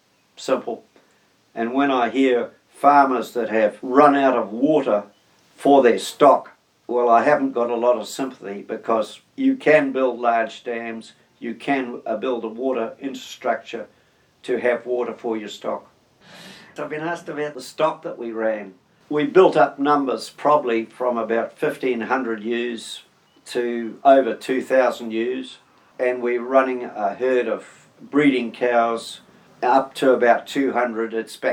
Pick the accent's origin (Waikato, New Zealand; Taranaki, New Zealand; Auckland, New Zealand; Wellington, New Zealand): Waikato, New Zealand; Mangatarata; I would walk a mob of cows and calves from my hometown farm at Mangatarata all the way into the Wapakariao sale yards